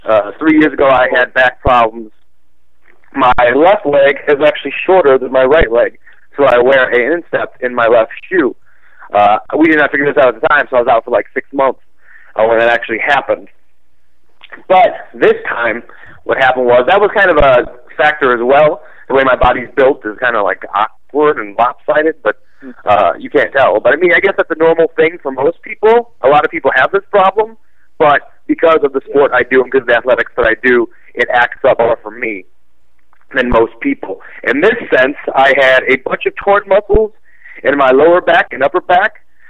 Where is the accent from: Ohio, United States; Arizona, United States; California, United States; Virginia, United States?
Ohio, United States; Cleveland; born there; For anyone who was ever going to visit my Wikipedia, I was not born in Lakewood, Ohio. I was born in Cleveland, Ohio. So there you go.